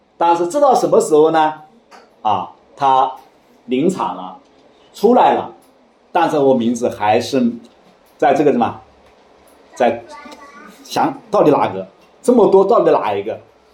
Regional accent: China; 那么我们中国人起名字，现在的起名干什么，都带一点诗情画意

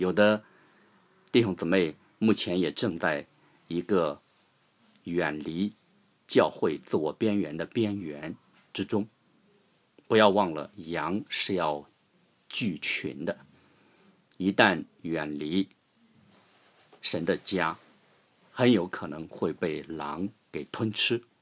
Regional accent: China; 我们中国人也常说啊

